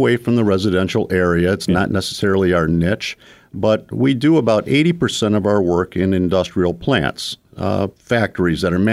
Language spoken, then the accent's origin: English; Hammond, United States; born there; He lived in Hammond at the time. I was born in Hammond.